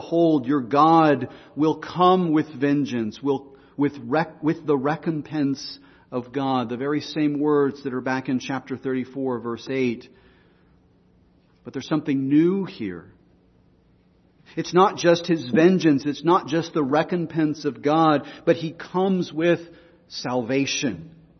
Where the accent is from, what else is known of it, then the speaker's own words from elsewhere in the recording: Texas, United States; when I was growing up in West Texas, you could see those railroad tracks from afar off